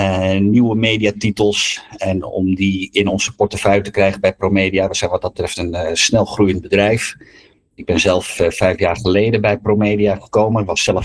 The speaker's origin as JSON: {"language": "Dutch", "town": "Amsterdam", "region": "North Holland", "country": "Netherlands", "also_born_or_lived": "Lelystad", "lives_now": "Flevoland, Netherlands", "said": "ik ben wat dat betreft wel een Flevopolderman. En ik kom uit de Watergraafsmeer. Ook een polder uit Amsterdam dan."}